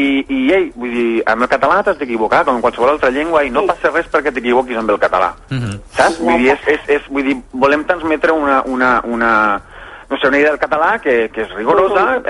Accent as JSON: {"language": "Catalan", "region": "Catalonia", "country": "Spain", "accent": "North-Western Catalan", "said": "el meu és nord-occidental, soc de la Ribera d'Ebre, i m'han arribat a preguntar si era de Mallorca."}